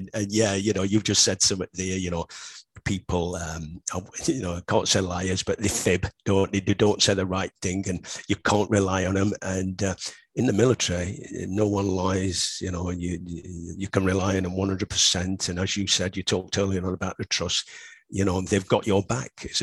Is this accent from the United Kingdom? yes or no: yes; Yorkshire and the Humber, United Kingdom; Yeah, you know, I'm a Yorkshireman.